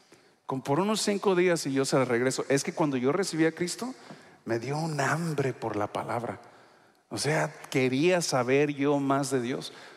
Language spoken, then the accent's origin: Spanish; California, United States; also born or lived in Michoacán, Mexico; Es que yo, pues, nací en California. Viví en todo California, en el norte, en el sur, en muchas ciudades. Y también viví en México, en el área de Michoacán, 3 años. Tengo mucha familia en Michoacán, en Jalisco y en Colima, toda esa región.